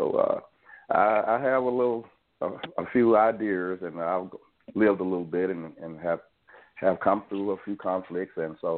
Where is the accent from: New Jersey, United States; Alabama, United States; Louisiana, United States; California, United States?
Alabama, United States; Aliceville; now in Alabaster, United States; I am currently in Alabaster, Alabama. Like Mr. Brooks, we both come from a small town, Aliceville, Alabama. We grew up together.